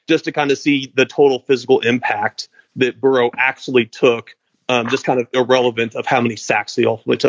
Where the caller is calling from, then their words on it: Louisville, Kentucky, United States; I'm calling from Louisville.